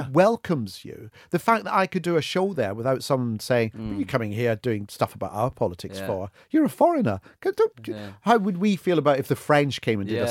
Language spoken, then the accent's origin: English; Glasgow, Scotland, United Kingdom; I come from Glasgow